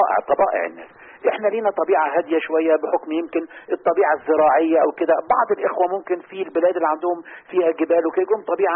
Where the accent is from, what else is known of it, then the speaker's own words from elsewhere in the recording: Egypt; فقالوا أنت مصري؟ قلت لهم أيوة أنا مصري